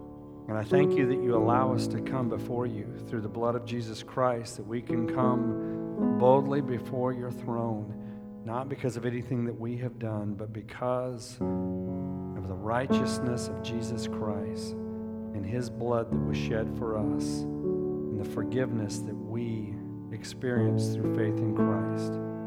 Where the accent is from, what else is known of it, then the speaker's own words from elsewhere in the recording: Texas, United States; when I would tell them I was also from Texas, they would immediately go, oh, you are in America, you are free